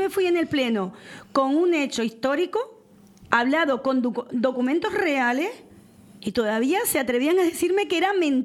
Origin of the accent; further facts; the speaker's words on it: Canary Islands, Spain; Nuestros jefes son los canarios. A quien tenemos que rendir cuentas somos a los canarios.